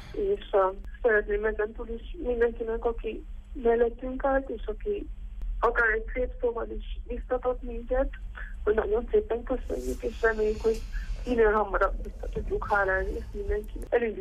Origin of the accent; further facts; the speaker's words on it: Târgu Mureș, Mureș County, Romania; now in Hungary; Erdélyben, Marosvásárhelyre.